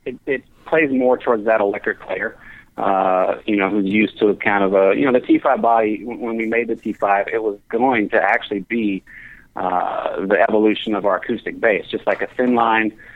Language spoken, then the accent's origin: English; Louisiana, United States; now in Los Angeles, United States; ended up moving to Los Angeles from Louisiana. So I grew up in Louisiana, and, I ended up working at Guitar Center in Hollywood